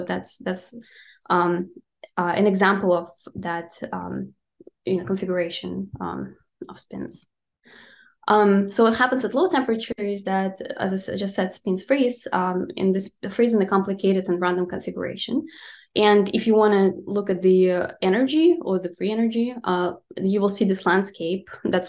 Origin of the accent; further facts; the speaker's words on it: Russia; English is a second language; now in United States; So I'm originally from Russia and I studied high energy theory for quite a few years.